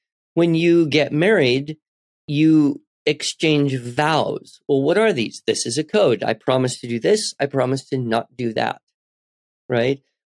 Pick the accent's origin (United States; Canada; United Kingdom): United States; that's who I am. I'm an American.